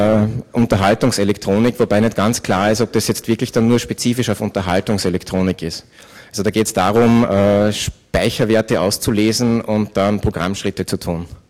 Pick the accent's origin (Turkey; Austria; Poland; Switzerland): Austria; Und ich bin ja Österreicher